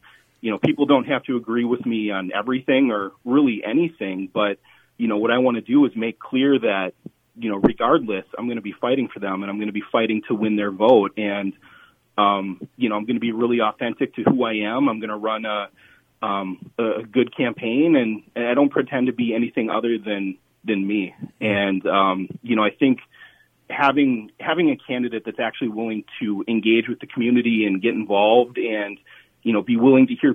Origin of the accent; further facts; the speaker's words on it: North Branch, Minnesota, United States; now in Cambridge, United States; is a native of District 28A. I grew up in North Branch. I'm a graduate of North Branch High School. And between college and my career, it's taken me to St. Cloud, then down to Des Moines, and back up to the Twin Cities, and now to Cambridge.